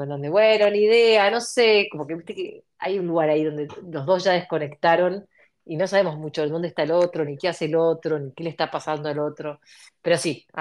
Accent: Argentina; now in Uruguay; yo estoy en Uruguay, soy argentina, pero vivo acá en Uruguay.

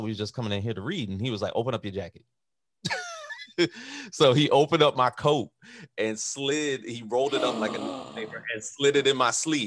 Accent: Cape May, New Jersey, United States; I grew up in South Jersey in a very, very small town on the tip, the end of New Jersey, called Cape May.

